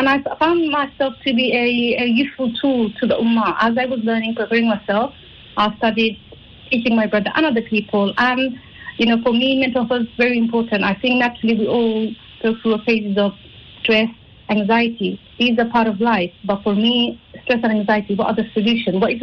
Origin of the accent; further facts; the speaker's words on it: United Kingdom; So I'm a British Bangladeshi Muslim from UK.